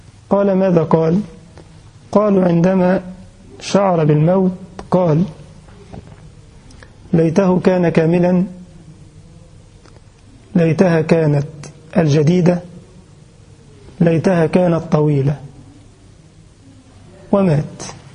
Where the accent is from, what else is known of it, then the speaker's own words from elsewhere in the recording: Egypt; المثل موجود عندنا في مصر